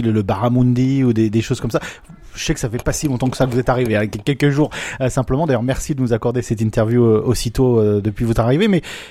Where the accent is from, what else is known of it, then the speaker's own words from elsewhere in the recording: France; on est français